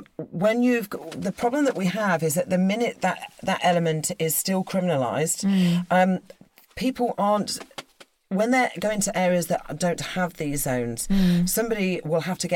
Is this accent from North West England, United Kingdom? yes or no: no; Exeter, South West England, United Kingdom; I was from Exeter. I had a nightclub there that I wanted a little nest egg for the kids.